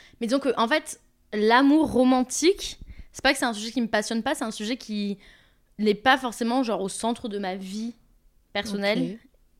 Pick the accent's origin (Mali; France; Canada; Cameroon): France; Toulouse, Occitanie; now in Paris, France; 27 ans, et je suis chargée de communication dans une fondation qui bosse pour la protection de l'enfance. Voilà, je viens de Toulouse, je vis à Paris.